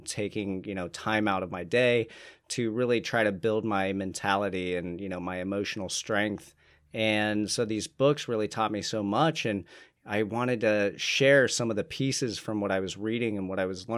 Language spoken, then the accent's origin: English; Columbus, Ohio, United States; now in Tampa, United States; living in Tampa. I'm originally from Columbus, Ohio, just moved down here a couple years ago.